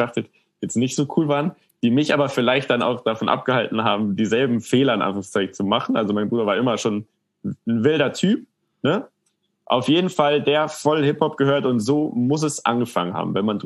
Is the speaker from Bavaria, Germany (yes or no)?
yes; Munich, Bavaria, Germany; ich bin in München aufgewachsen